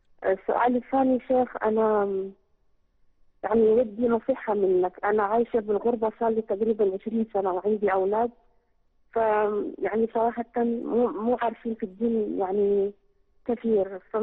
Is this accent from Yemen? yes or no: yes; Yemen; انا من اليمن